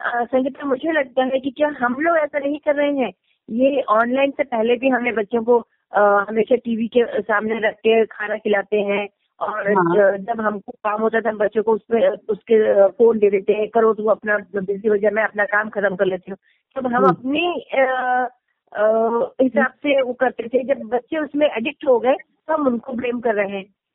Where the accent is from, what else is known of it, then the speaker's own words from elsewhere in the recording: Raipur, Chhattisgarh, India; also born or lived in Jagdalpur / Bilaspur; फिर बिलासपुर में 3-4 साल रही, उसके बाद रायपुर में 23 साल, मेरी जिंदगी की मैंने 23 साल है ना इम्पोर्टेंट, पूरा अपना स्कूल कॉलेज, मेरा जो लगाव रायपुर है ना, it's like my birth place. Hindi, मैं मलयाली